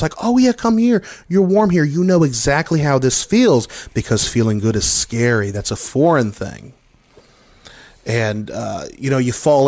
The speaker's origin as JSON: {"language": "English", "town": "Longview", "region": "Texas", "country": "United States", "tie": "born or raised there", "said": "In the town that I grew up in Longview, Texas, we had a little place called CDs and More."}